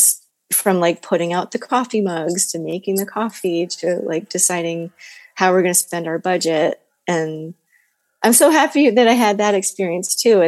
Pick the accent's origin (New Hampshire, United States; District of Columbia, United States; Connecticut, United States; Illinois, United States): Connecticut, United States; Westport; I grew up in Connecticut, in a town called Westport.